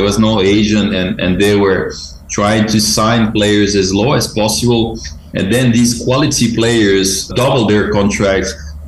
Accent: France; I think both my parents are Serbian, and I'm pretty attached to Serbia. But I must say that I grew up in France. Like, I spent most of my life in France

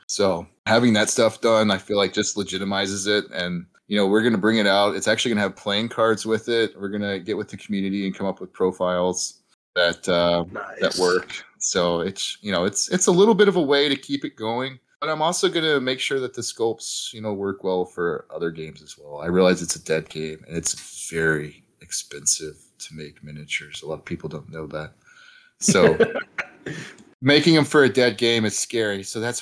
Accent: Texas, United States; I'm from Texas. We don't know how to say foreign stuff.

